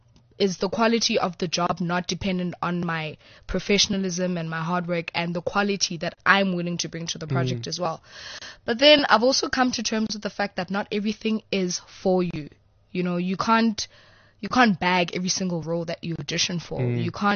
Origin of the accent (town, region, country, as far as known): Johannesburg, Gauteng, South Africa; born or raised there